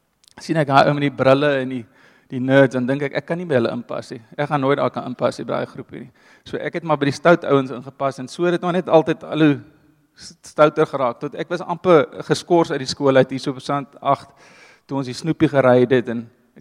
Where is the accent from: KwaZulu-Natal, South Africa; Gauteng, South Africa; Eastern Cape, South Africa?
Gauteng, South Africa; Roodepoort; Ek kom van Roodepoort af. Ek spot altyd en sê ek was in Roodepoort privaat. Die ouens wat Roodepoort ken, weet daar is nie privaat. As nik privaat aan Roodepoort nie. Dis die Wesrand en ek is een van vier broers, die tweede oudste.